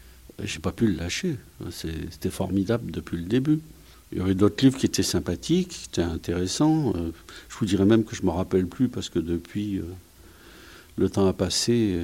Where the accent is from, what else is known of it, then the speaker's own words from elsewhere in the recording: Tunis, Tunis Governorate, Tunisia; born there; Je suis né à Tunis et j'allais dans la bibliothèque qui était dans la Médina